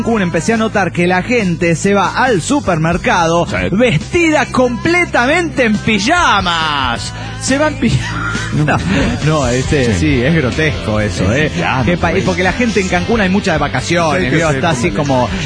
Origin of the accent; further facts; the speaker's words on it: Salta, Argentina; Soy de Salta, Argentina.